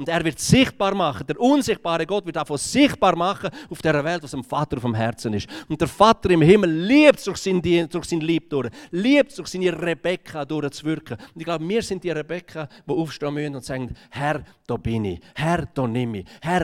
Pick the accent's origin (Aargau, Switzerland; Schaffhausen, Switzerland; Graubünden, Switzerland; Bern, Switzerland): Graubünden, Switzerland; Und so bin ich in Engadin aufgewachsen, da hinter den 7 Bergen, bei den 7.